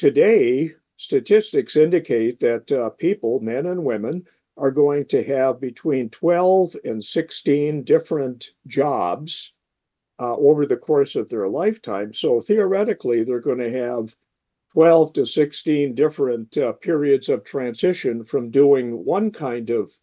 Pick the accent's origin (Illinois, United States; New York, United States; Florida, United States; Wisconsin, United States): Wisconsin, United States; Ashland; When I was growing up in Ashland, up on Lake Superior, I went to Catholic grade school.